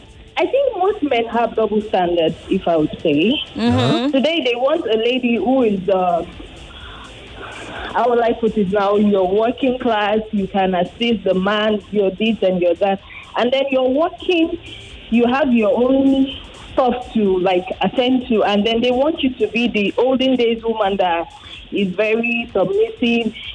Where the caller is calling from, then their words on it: Lagos, Nigeria; I'm calling from Ago Palace.